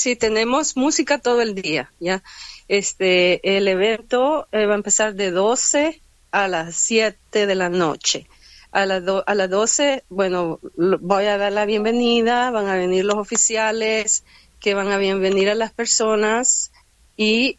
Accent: El Salvador; viene de El Salvador, de donde soy yo

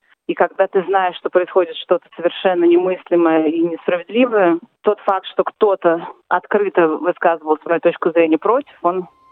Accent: Moscow, Russia; я из Москвы, я автор книги, историк.

